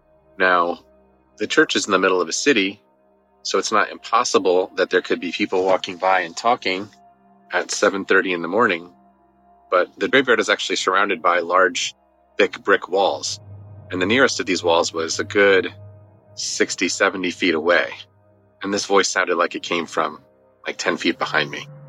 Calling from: South Carolina, United States; Hi, Derek. … I'm calling from South Carolina.

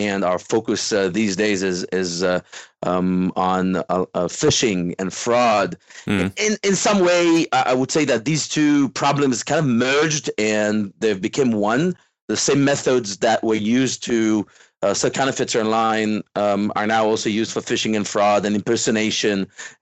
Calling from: Central District, Israel; English is a second language; From Israel, just near Tel Aviv.

